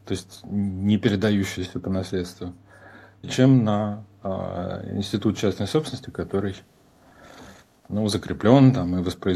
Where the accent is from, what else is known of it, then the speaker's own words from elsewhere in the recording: Moscow, Russia; Высокий модернизм достиг, на мой взгляд, своей вершины в микрорайонах, как Беляево, в котором я вырос. Я из Москвы, из Беляева.